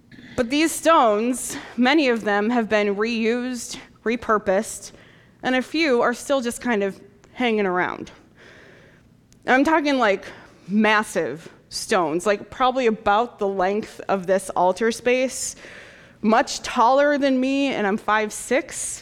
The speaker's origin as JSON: {"language": "English", "region": "Michigan", "country": "United States", "tie": "born there", "also_born_or_lived": "Iowa / Chicago / Wisconsin", "said": "I was born in Michigan, went to college in Iowa, went to seminary in Chicago, been in Wisconsin."}